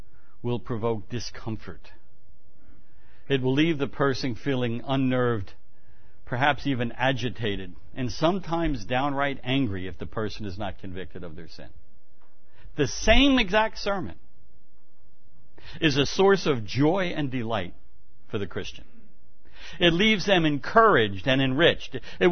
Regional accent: New York City, New York, United States; born there; And I'm also a New Yorker. I could be an I Love New York commercial. I was born in Manhattan, and I just love New York.

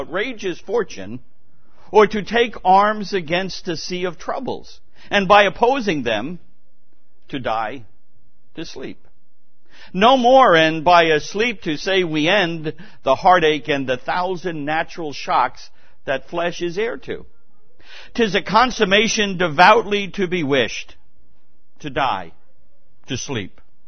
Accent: New York, United States; accent: New York; My New York accent would certainly make that an impossibility.

